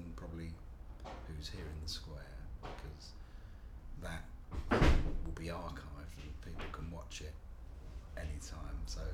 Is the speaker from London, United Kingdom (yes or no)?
yes; London, United Kingdom; I'm a complete London, really. I mean, all my family from London. I was born in London, live in London, always worked in London, and like I said, I worked for a long time, 20 years or something in central London, and I love it.